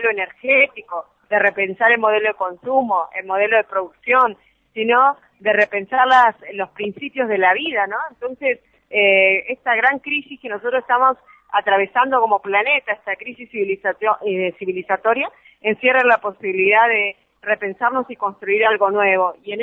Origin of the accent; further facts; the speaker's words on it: Patagonia, Chile; el retornar a mi tierra, al sur, a la Puelguilimapu, allí en la Patagonia